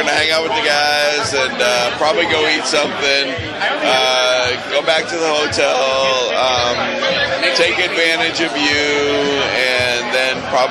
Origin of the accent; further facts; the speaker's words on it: Ireland; See, I'm Irish, and Maynard is Irish by injection.